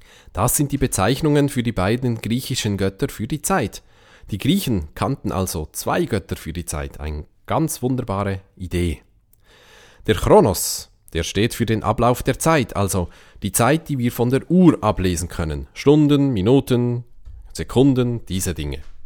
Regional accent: Switzerland; Nun, in der Schweiz sagt man, man kann nicht den Fünfer und das Weckli haben. Oder in meinem Dialekt, man kann nicht das Fünfi und das Weckli haben.

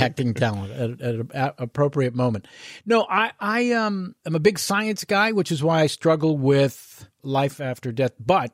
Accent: California, United States; In Northern California, my mom would take me to matinees

